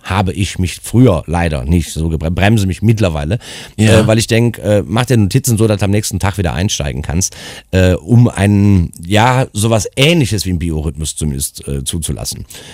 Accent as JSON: {"language": "German", "town": "Cologne", "region": "North Rhine-Westphalia", "country": "Germany", "said": "ich bin eine Kölsche Jung"}